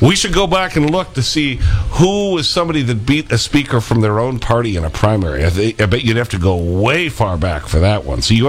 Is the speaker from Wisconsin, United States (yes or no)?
yes; Milwaukee, Wisconsin, United States; our country to work in a city that literally lost its 30th Street Industrial Core, you know, that's my hometown.